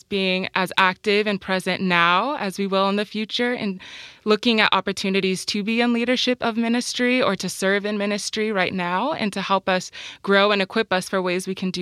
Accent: California, United States; Well, I'm from Southern California and he is from South Jersey, New Jersey.

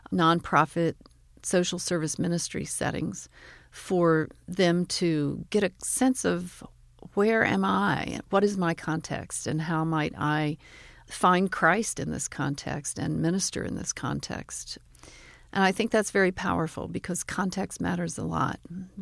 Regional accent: Alabama, United States; Well, I grew up in Alabama. Mm-hmm. I grew up in rural Alabama, so it's something of a surprise that I globetrot.

